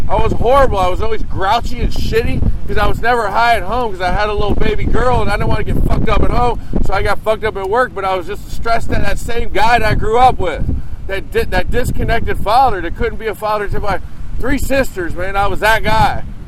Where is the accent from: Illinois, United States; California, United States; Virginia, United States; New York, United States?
Virginia, United States; Quantico; I grew up in Quantico Town.